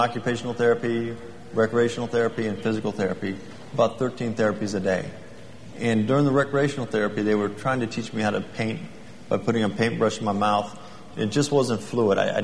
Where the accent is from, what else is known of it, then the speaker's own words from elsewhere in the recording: California, United States; Before my accident, I grew up in San Fernando Valley.